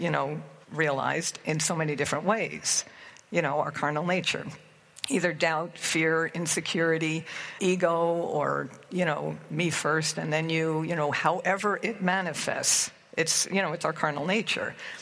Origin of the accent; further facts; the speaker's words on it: United States; In my culture, I'm American, and when you go places, you do things.